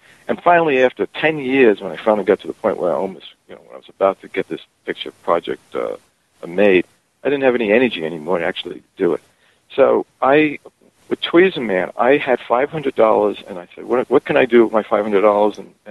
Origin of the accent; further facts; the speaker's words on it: United States; And as an American, I wanted to see if I could be helpful.